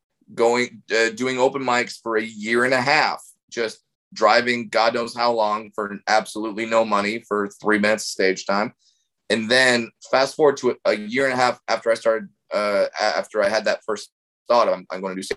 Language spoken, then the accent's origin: English; California, United States; And I grew up in Orange County, so that's a pretty good chance that that's going to be the case in that kid's family life.